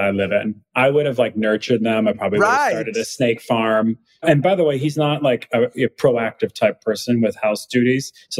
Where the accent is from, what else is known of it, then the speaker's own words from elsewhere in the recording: California, United States; I'm from California, a small town known for like meth and murder.